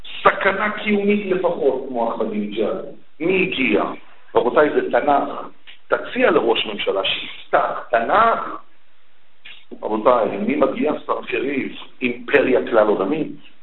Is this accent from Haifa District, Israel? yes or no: no; Petah Tikva, Central District, Israel; אני, יליד פתח תקווה